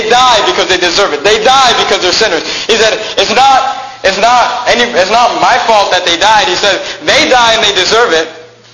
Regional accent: California, United States; I grew up in the Bay Area.

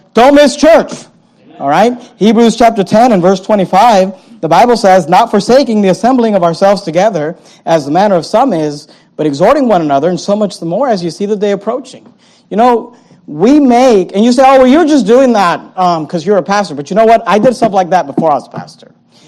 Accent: California, United States; And the funny thing is that we grew up in California this whole time.

